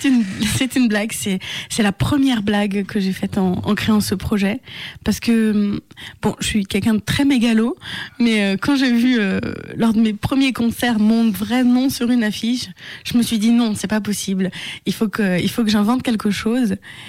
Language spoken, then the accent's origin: French; Saint-Étienne, Auvergne-Rhône-Alpes, France; Alors moi, je viens de Saint-Étienne.